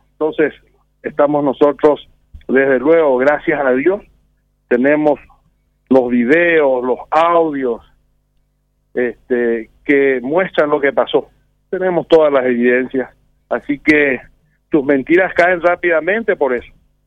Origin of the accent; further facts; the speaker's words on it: Paraguay; porque como paraguayos, a la gente que ha salido a la calle a defender la democracia